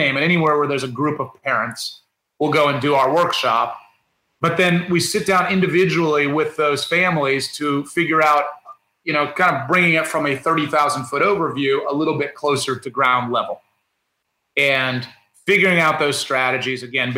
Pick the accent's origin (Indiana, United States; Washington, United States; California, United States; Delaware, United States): Indiana, United States; I grew up in Indiana.